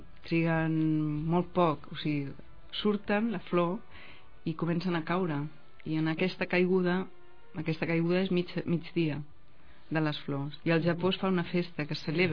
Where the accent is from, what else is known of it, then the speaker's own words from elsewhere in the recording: Barcelona, Catalonia, Spain; moved away as an adult; jo vaig anar-me'n de Barcelona, que sempre sóc de Barcelona, jo sóc de ciutat